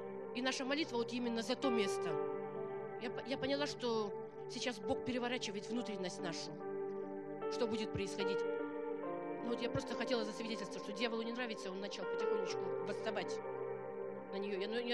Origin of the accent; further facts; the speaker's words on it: Irkutsk Oblast, Russia; Мы приехали из Братской Сибири.